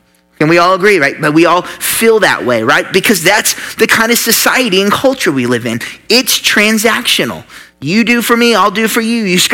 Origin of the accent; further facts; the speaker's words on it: Catoosa, Oklahoma, United States; I'm not even from the area, and I like to make fun of people from FOIL, so I just don't even know. I'm from Catoosa.